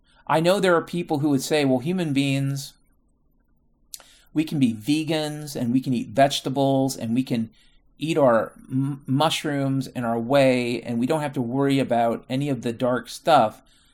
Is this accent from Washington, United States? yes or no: yes; Mount Vernon, Washington, United States; I grew up in Mount Vernon, Washington, okay? Not Chicago, not New York City.